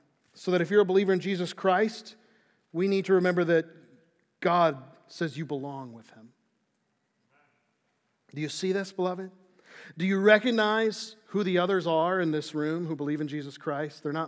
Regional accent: Illinois, United States; I was not. I was born and raised in Illinois.

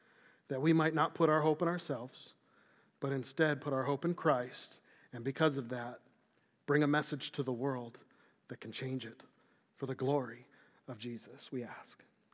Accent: Illinois, United States; I was not. I was born and raised in Illinois.

